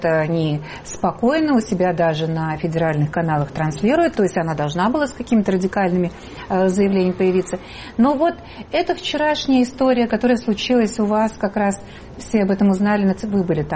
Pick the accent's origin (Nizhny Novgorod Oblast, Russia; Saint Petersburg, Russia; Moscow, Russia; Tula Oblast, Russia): Moscow, Russia; Вы говорите, вы из России, я из Москвы.